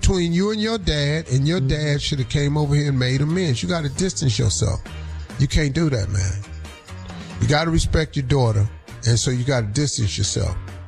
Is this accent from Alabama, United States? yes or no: no; Cleveland, Ohio, United States; I know how to throw a damn snowball. I'm from Cleveland.